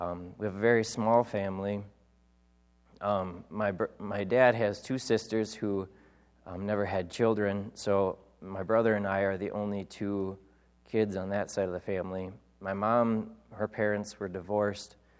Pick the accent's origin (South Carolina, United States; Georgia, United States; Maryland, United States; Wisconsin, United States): Wisconsin, United States; Rhinelander; For the most part, I'm your average American person. I was raised here in Rhinelander. We lived in Pine Lake.